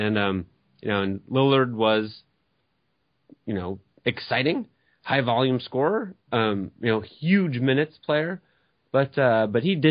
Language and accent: English; Portland, Oregon, United States; I grew up in Portland, Oregon